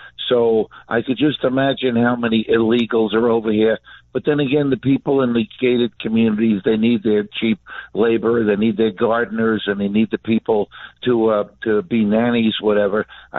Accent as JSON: {"language": "English", "town": "St. Augustine", "region": "Florida", "country": "United States", "said": "I'm from St. Augustine, but I'm visiting down in South Florida."}